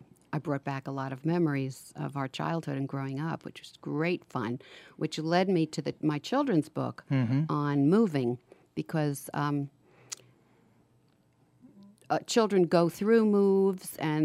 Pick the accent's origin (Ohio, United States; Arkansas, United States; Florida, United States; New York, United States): New York, United States; New York City; I grew up in New York City, and I have children in all different parts of the country